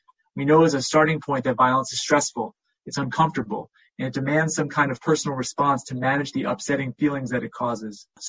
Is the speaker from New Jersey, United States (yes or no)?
yes; New Jersey, United States; also born or lived in New England, United States / Midwest, United States; I was born and raised in New Jersey. I've lived in New England. I lived in the Midwest, but I'm back in New Jersey now.